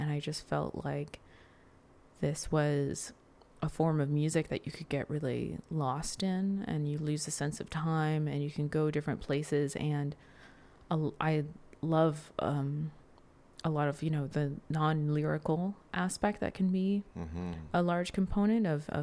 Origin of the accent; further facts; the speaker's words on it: New Jersey, United States; was just having a hard time meeting people where I grew up in New Jersey who really wanted to try something super different.